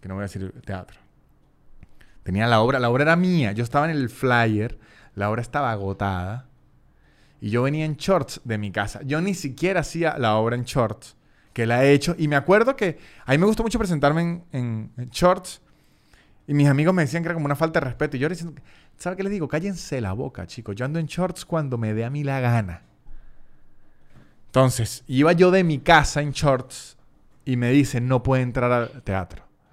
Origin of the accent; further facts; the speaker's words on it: Venezuela; porque soy venezolano, me crié en Venezuela y sé cómo se bate el chocolate en ese país